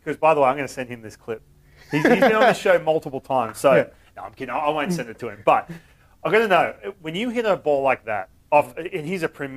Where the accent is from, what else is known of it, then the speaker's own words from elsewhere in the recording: Australia; Are you just saying this because I'm Australian?